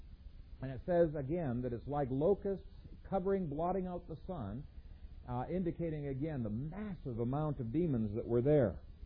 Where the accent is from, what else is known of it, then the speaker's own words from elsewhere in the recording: Ethiopia; when I was growing up in Ethiopia